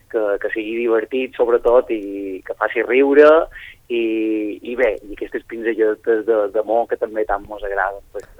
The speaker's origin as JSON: {"language": "Catalan", "town": "Sant Jordi", "region": "Balearic Islands", "country": "Spain", "said": "i jo, que soc de Sant Jordi, que no sé molt bé què faig allà"}